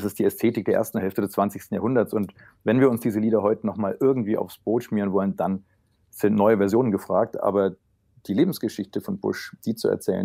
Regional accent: West Germany, Germany; Ich bin zwar im Westen aufgewachsen

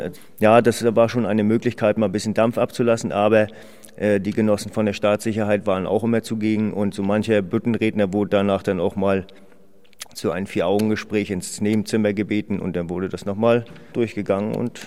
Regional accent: Germany; born there; ich bin 1969 hier in der DDR geboren

